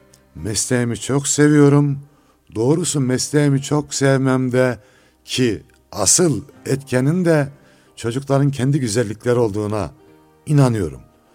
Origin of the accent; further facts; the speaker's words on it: Toprakkale, Osmaniye, Turkey; also born or lived in Erzurum; Fakir, 1957 yılında Osmaniye'de doğdum. İlkokulu Toprakkale'de okudum. Ondan sonra Allah rahmet eylesin, babam bizi İmam Hatip'e göndermek için Osmaniye'ye göçtü.